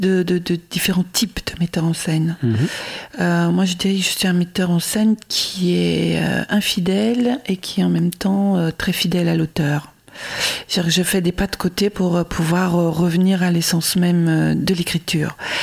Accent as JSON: {"language": "French", "town": "Paris", "region": "Île-de-France", "country": "France", "tie": "born or raised there", "said": "Voilà, j'étais parisienne, intramuros, pendant 20 ans. Je suis née à Paris, j'étais en banlieue parisienne"}